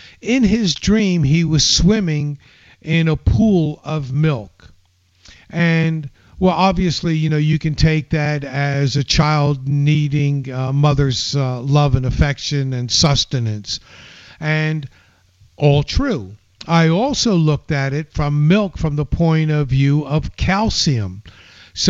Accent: Philadelphia, Pennsylvania, United States; You know, I grew up in Philadelphia. I actually had a business at one point in my youth selling soft pretzels and Italian water ice.

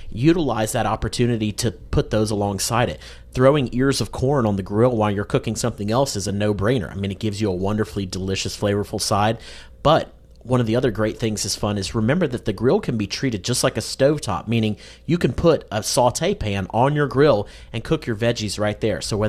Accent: the South, United States; Growing up in the South, that was sort of our protein of choice

